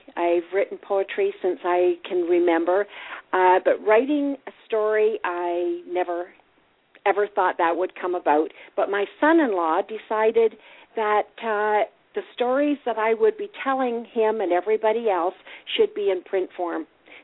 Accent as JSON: {"language": "English", "country": "Canada", "said": "Being a Canadian, we had a problem with the Canadian words, the Canadian spelling."}